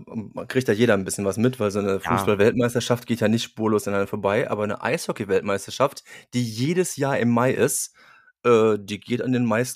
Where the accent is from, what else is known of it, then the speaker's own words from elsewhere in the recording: Cologne, North Rhine-Westphalia, Germany; moved away; Ich bin Kölner, ich meine, was soll das? Was denn sonst? Ich bin aber mittlerweile seit gut 17 Jahren hier.